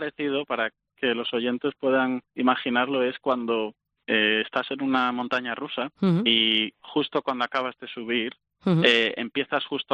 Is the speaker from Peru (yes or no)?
no; Málaga, Andalusia, Spain; una experiencia bastante importante para mí, que vengo de Málaga